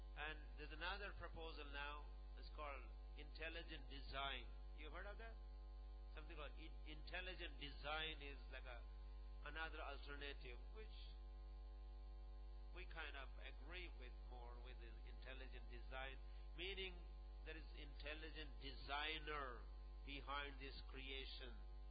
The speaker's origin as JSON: {"language": "English", "country": "India", "said": "India has always remained a leading nation. And this knowledge, as an Indian, the Vedic knowledge was on all the continents"}